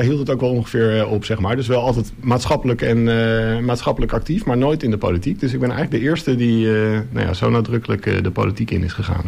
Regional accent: Almere, Flevoland, Netherlands; moved away as an adult; also born or lived in Friesland; now in Texel, Netherlands; Ik ben geboren in Friesland, maar op 2-jarige leeftijd met mijn ouders naar Almere verhuisd.

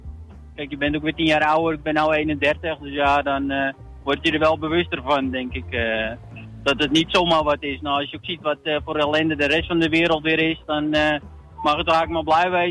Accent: North Holland, Netherlands; Ik kom uit de Koksdorp vandaan.

